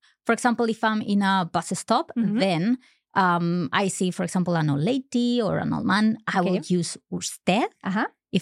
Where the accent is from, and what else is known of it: Madrid, Community of Madrid, Spain